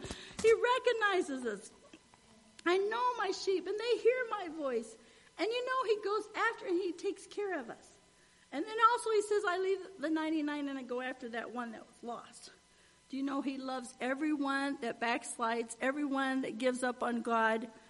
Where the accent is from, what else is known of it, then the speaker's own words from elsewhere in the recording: Virginia, United States; born there; I was born in Virginia and I have a lot of family in West Virginia.